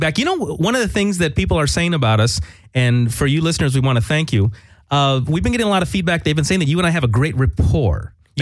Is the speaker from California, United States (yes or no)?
yes; Los Angeles, California, United States; I'm from Los Angeles, everybody just thinks everybody's Mexican.